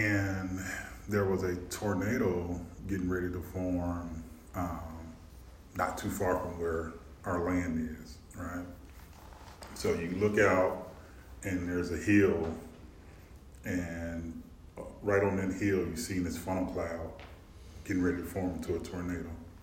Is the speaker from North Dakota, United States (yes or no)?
no; Arkansas, United States; I am from Arkansas.